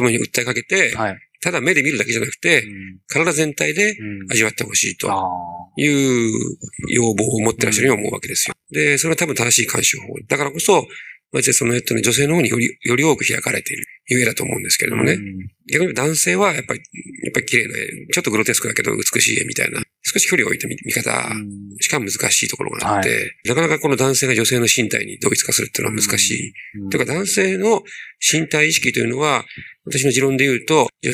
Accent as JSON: {"language": "Japanese", "region": "Iwate", "country": "Japan", "said": "私岩手出身ですけど、岩手県の、"}